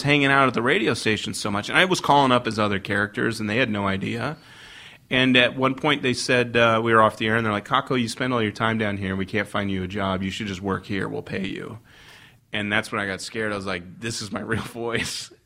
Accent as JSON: {"language": "English", "country": "Philippines", "tie": "born or raised there", "also_born_or_lived": "England", "said": "I was born in England, but my father was in the Royal Air Force, and so we moved to the Philippines when I was two."}